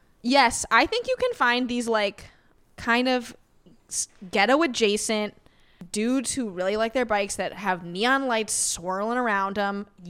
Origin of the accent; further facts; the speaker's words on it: Illinois, United States; Near Evanston. Yeah.